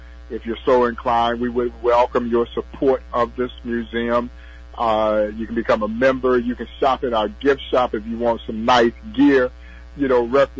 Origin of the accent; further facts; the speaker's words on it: Georgia, United States; But I grew up in Georgia, so I'm a lifelong Braves fan, and then I converted to a Kansas City Royal fan.